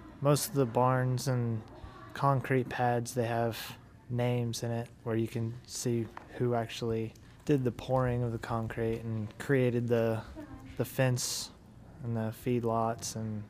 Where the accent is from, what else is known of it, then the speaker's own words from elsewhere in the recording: Burlington, Kansas, United States; from Burlington, Kansas, and I live on a fifth-generation family farm.